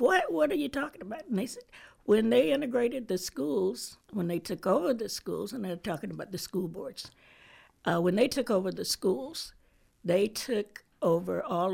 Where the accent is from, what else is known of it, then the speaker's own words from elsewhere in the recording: Temple, Georgia, United States; moved away as an adult; I was born and raised here in Carroll County, 1947, the good old days. I was born and raised in Temple. My family were sharecroppers from the time I was born until I left home in 1965 when I graduated from Carver High. I went out west